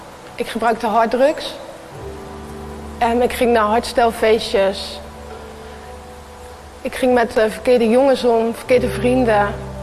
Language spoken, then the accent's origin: Dutch; Opheusden, Gelderland, Netherlands; En ik ben 19 jaar. Ik kom uit Opheusden. Ik kom uit een reformatorisch gezin.